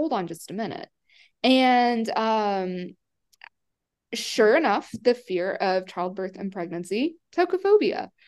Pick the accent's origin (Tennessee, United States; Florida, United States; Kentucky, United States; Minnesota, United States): Tennessee, United States; I am from Tennessee in the USA.